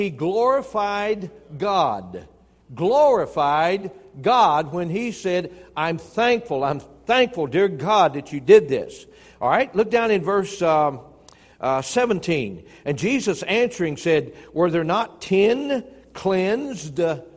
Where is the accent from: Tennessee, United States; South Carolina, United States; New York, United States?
Tennessee, United States; Since I'm originally from Tennessee, what's that got to do with it?